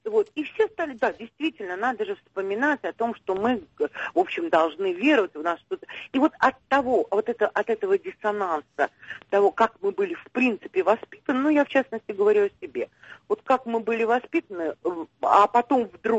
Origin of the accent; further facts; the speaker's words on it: Moscow, Russia; moved away as an adult; now in Saint Petersburg, Russia; Я вообще коренная москвичка, приехала к мужу в 89-м году.